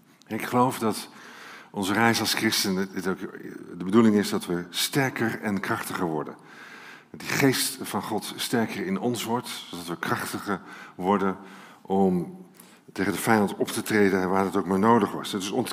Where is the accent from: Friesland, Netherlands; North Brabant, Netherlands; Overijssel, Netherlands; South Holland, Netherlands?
Overijssel, Netherlands; Deventer; born there; ik ben geboren in Deventer.